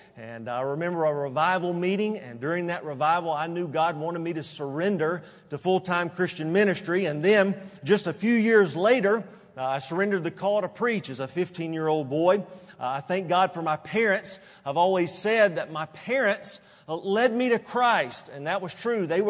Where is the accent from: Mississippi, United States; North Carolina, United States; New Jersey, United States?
North Carolina, United States; I'm originally from North Carolina. I know you cannot tell that in how I talk, but originally from North Carolina.